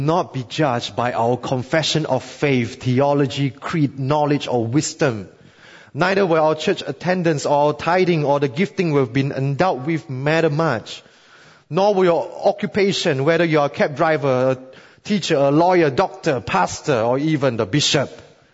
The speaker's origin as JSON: {"language": "English", "country": "Singapore", "said": "as a Singaporean, you will be proud of me."}